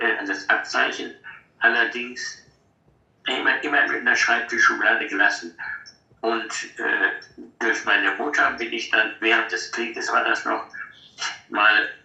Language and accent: German; Essen, North Rhine-Westphalia, Germany; 1926, also bin 98 jetzt, geboren in Essen. Meine ganze Jugend verlebt